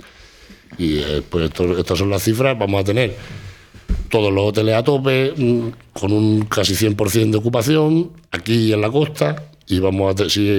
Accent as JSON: {"language": "Spanish", "town": "Granada", "region": "Andalusia", "country": "Spain", "said": "Nosotros somos andaluces, somos granadinos, vivimos aquí."}